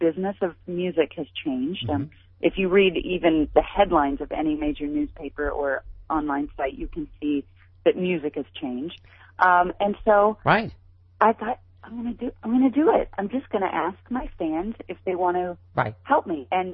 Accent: Midwest, United States; I'm from the Midwest.

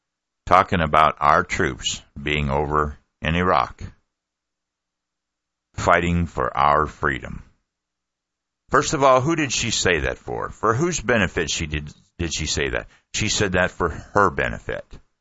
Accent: Ohio, United States; I know maybe I'm partial, but I was from Ohio, and it was Ohio's main newspaper

